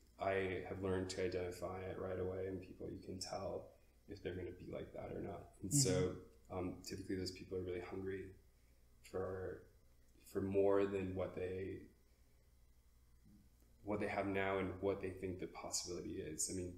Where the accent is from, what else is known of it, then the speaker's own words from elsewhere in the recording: Minnesota, United States; I was like one issue I think maybe like ingrained in me as a Minnesotan.